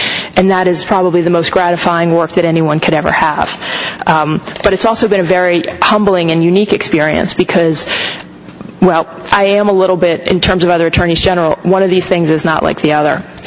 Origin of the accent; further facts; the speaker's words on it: New Jersey, United States; But I was from New Jersey and I wanted to clerk there.